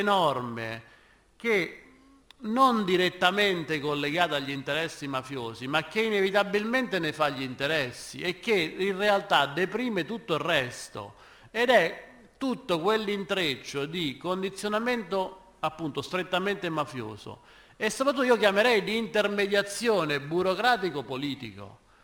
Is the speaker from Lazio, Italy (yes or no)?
yes; Rome, Lazio, Italy; io vengo da Roma, ho studiato il mezzogiorno